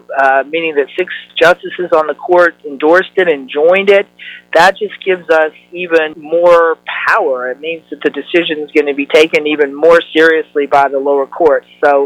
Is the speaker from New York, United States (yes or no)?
no; Texas, United States; when I was a queer teenager growing up in Texas